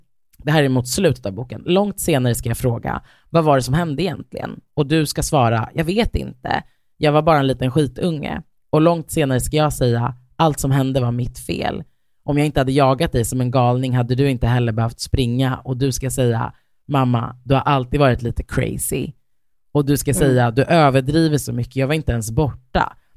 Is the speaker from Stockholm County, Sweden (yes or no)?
yes; Stockholm, Stockholm County, Sweden; Men jag tror liksom som stockholmare så är väl 35 det nya 18 att ta körkort.